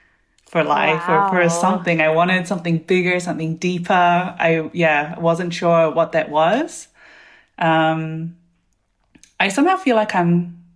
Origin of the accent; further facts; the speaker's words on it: New Zealand; also born or lived in South Korea; now in Berlin, Germany; I was born in South Korea and immigrated to New Zealand in 1995. So I grew up in New Zealand and I currently live in Berlin. I'm 35.